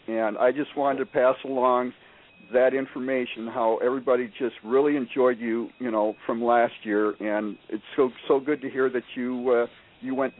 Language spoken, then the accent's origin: English; Minnesota, United States; from Minnesota, and the female you hear is ….